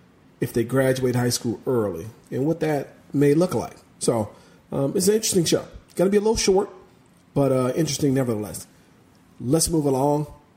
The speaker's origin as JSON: {"language": "English", "town": "Corona", "region": "California", "country": "United States", "tie": "born or raised there", "said": "going back to Corona Roosevelt High School here locally in Southern California, my hometown."}